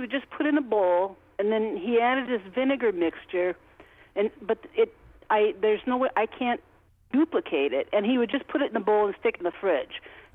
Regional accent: Iowa, United States; now in Gansevoort, United States; I'm also from Iowa. I'm from Northeast Iowa.

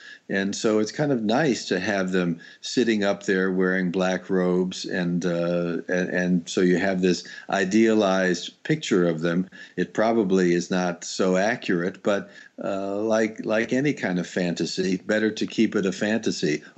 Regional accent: Fort Lauderdale, Florida, United States; from Fort Lauderdale, Florida, and I've practiced law for about 49 years.

